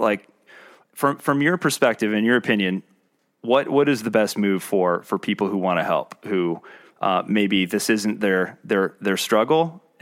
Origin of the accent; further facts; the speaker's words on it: Scotland, United Kingdom; I refer to myself as a Scottish vampire because I don't tan, you know? So like, I'm fully aware of my whiteness. I'm a middle-aged white guy.